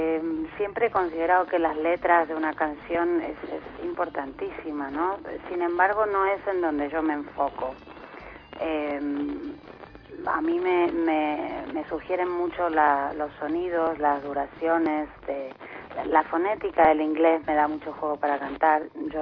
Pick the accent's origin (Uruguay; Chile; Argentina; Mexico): Argentina; now in Spain; Soy argentina, sí, de pura cepa, aunque en Argentina me dicen que ya tengo un acento más españolizado de vez en cuando, pero sí, soy argentina.